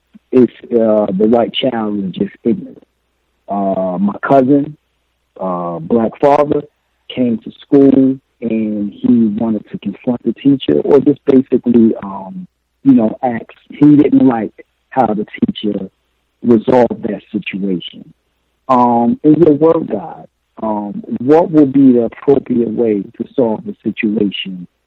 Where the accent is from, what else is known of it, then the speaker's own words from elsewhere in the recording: New Jersey, United States; I'm on the East Coast. I'm from New Jersey.